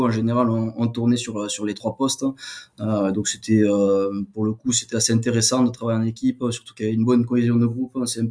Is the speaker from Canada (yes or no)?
no; Occitanie, France; au bout d'un an, je suis revenu sur ma terre natale dans l'Aude